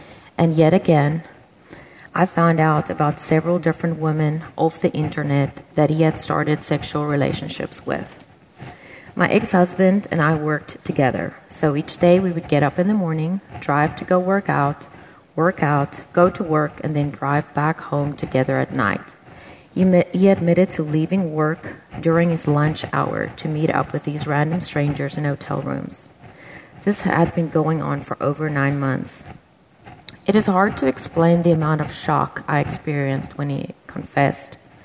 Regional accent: South Africa; born there

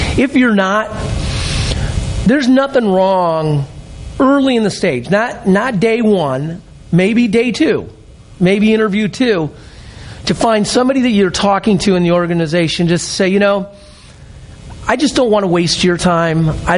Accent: Ann Arbor, Michigan, United States; I'm from Michigan. I was born in Ann Arbor, but I'm not a Michigan fan.

